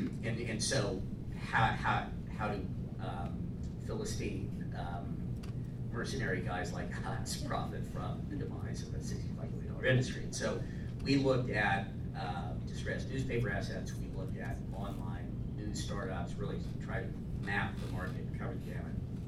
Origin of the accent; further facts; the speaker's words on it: Wichita, Kansas, United States; I grew up in Wichita, Kansas, and so this is the site of some of my most terrifying early childhood memories